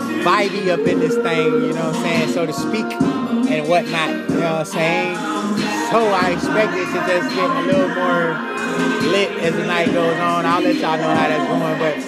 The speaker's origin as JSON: {"language": "English", "region": "the North", "country": "United States", "said": "Like, I didn't grow up doing this because I'm from the North, but in the South, they do this thing called First Friday."}